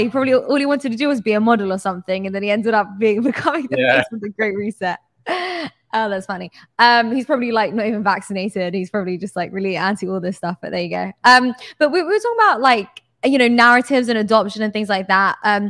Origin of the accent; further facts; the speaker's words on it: United Kingdom; It's actually insane because obviously I'm British and, you know, in the UK, doing payments from one person to another is super easy.